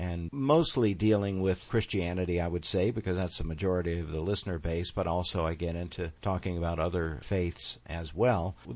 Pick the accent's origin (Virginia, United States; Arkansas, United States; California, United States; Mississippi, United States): Virginia, United States; Richmond; now in Raleigh, United States; I grew up in Richmond, Virginia